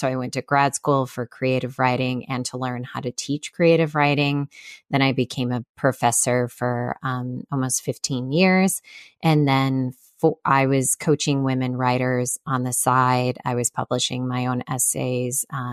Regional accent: Chicago, Illinois, United States; So I grew up in Chicago around really, really hardworking, strong women.

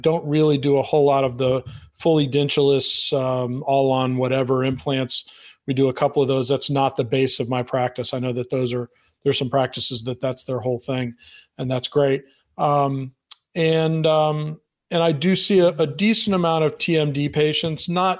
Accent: Florida, United States; now in Atlanta, United States; I grew up in South Florida, and I went to the University of Florida for dental school.

